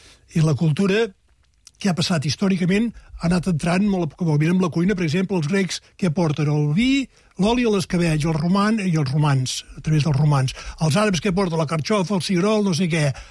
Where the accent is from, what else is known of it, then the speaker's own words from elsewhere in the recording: Salt, Catalonia, Spain; som de Salt. I passa una cosa a Salt, o ha passat una cosa a Salt